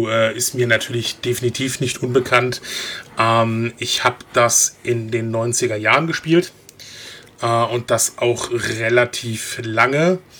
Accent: North Rhine-Westphalia, Germany; bin halt quer durch Deutschland immer wegen Jobs gereist, also ich komme eigentlich aus NRW

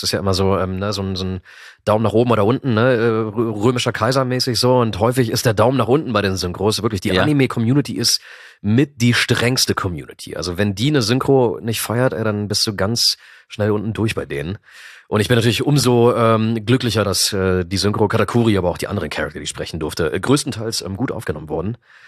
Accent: Germany; Zu Hause haben wir Griechisch gesprochen. Ich spreche auch akzentfreies Griechisch, also wie Native quasi. Und Deutsch, klar ist klar, ich bin in Deutschland geboren und groß geworden.

